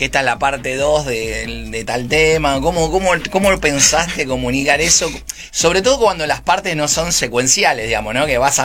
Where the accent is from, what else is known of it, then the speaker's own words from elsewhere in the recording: Mataderos, Buenos Aires, Argentina; Yo soy de Mataderos. Y mirá, para mí, yo me crié en la... Ustedes son jóvenes, por suerte, pero yo me crié en una calle de tierra, digamos. Al lado de mi casa había un tambo y salía un carro de leche con las vacas.